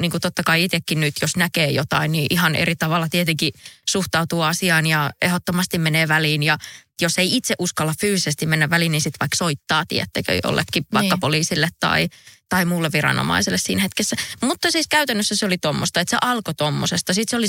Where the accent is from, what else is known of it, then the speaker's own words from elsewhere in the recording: North Karelia, Finland; now in Helsinki, Finland; mä oon kotoisin Pohjois-Karjalasta ja mä en kauhean kauan ehtinyt vielä siinä vaiheessa asua Helsingissä.